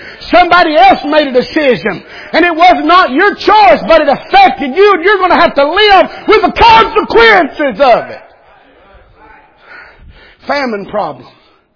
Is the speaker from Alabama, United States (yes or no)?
yes; Alabama, United States; But I'm from Alabama, and we're still shouting about indoor plumbing.